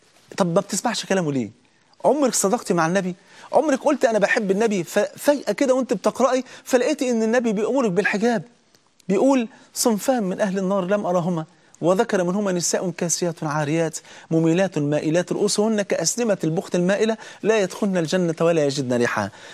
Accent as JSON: {"language": "Arabic", "country": "Egypt", "said": "يا جماعة ده لسه من 3 أيام عندنا في مصر هنا"}